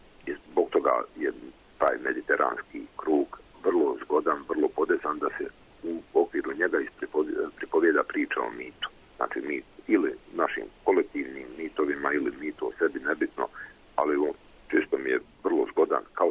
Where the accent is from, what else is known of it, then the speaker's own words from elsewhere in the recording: Zenica, Federation of Bosnia and Herzegovina, Bosnia & Herzegovina; also born or lived in Stolac; premda sam rođen u Zenici i odrastao tamo, dobar dio djetinjstva provodio sam u Štocu, pošto mi je mati Stočanka bila